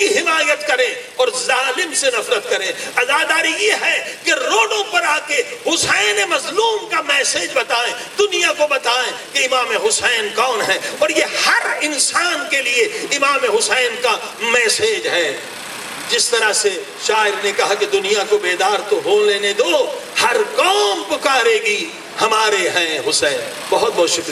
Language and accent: Urdu; Pakistan; human rights کو بتائیں ہم پاکستانی ہیں، پاکستان کے لیے ننگ ہے